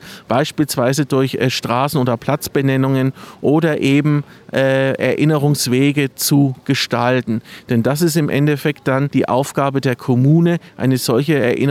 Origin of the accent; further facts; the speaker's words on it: Coburg, Bavaria, Germany; Meine Beziehung zu Coburg würde ich jetzt mal so beschreiben, das ist meine Heimat. Ich fühle mich hier wohl